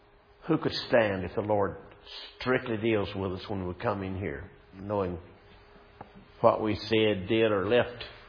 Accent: Lumberton, North Carolina, United States; Lumberton, my hometown, a year ago, what terrible flooding. They still hadn't completely recovered.

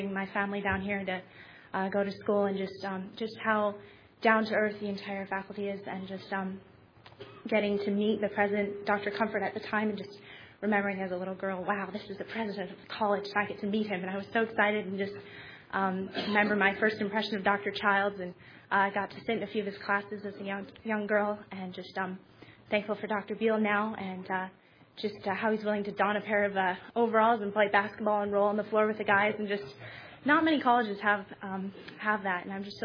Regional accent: Alliston, Ontario, Canada; I'm from Alliston, Ontario. I'm a sophomore elementary education major

